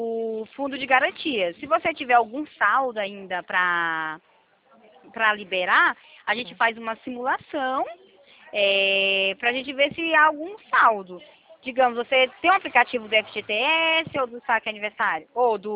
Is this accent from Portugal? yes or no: no; Coelho Neto, Maranhão, Brazil; now in Itatiba, Brazil; Eu sou do Maranhão.